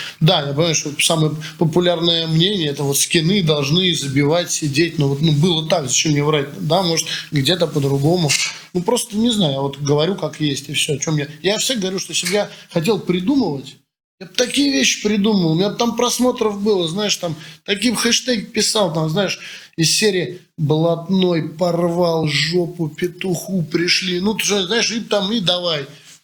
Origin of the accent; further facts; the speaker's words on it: Moscow, Russia; я как человек москвич